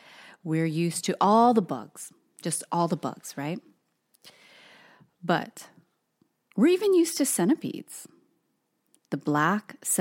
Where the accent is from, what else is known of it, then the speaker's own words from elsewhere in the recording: Hawaii, United States; So the first night. Okay, so Toast and I are both born and raised in Hawaii.